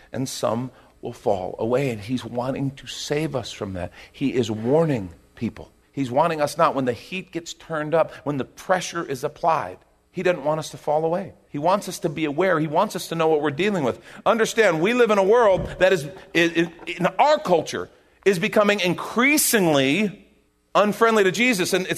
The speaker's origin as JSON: {"language": "English", "country": "United States", "said": "And as an American, that's a very cool idea."}